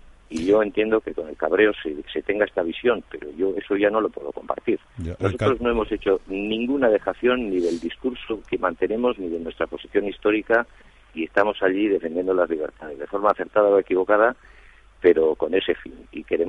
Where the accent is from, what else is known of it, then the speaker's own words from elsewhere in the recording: Basque Country, Spain; siguen pensando que quienes no somos nacionalistas, pues no somos vascos.